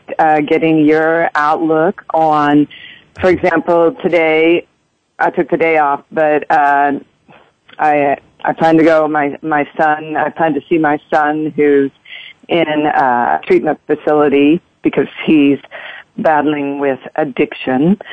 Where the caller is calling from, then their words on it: Mission, Kansas, United States; I'm calling from Mission, Kansas.